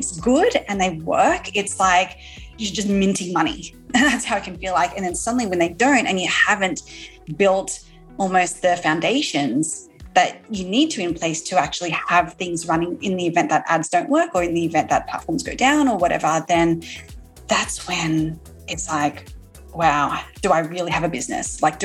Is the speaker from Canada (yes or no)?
no; Australia; now in United States; I am also an Aussie